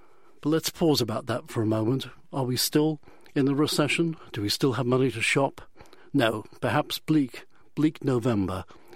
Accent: England, United Kingdom; accent: English; And for those who may, as my accent suggests, know England

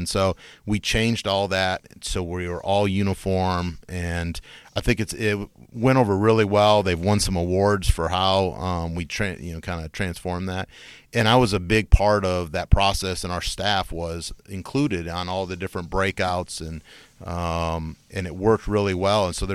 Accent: Michigan, United States; And he knew I was from Michigan, had Mid-American Conference background.

